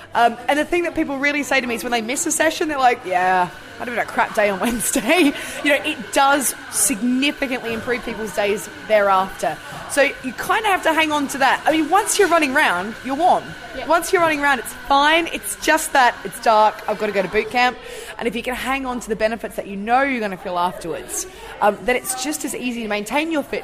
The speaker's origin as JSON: {"language": "English", "country": "Australia", "said": "I'm from Australia, where we have sun all the time."}